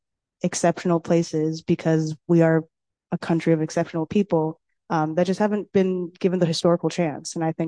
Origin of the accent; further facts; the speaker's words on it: California, United States; I mean, to this day, and I'm from California, probably one of the bluest states you can get, Santa Monica Beach